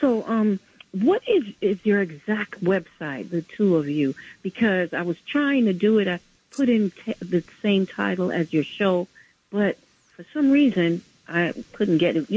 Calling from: Bronx, New York, United States; I'm calling from the Bronx. I always listen to your show and call in.

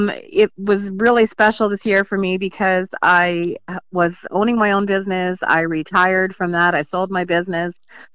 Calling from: Iowa, United States; I am in Iowa, Northwest Iowa, Cherokee County.

